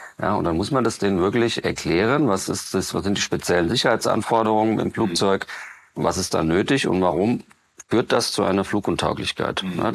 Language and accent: German; Hesse, Germany; Wir kommen aus dem Frankfurter Raum, da ist natürlich der größte deutsche Flughafen, und in dem kleinen Ort, wo ich eben wohne, in Seeheim-Jugenheim